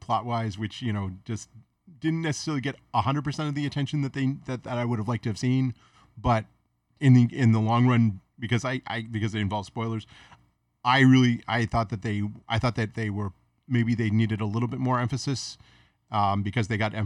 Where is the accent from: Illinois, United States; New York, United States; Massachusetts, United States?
Massachusetts, United States; Boston; None of them will assume that I'm from Boston.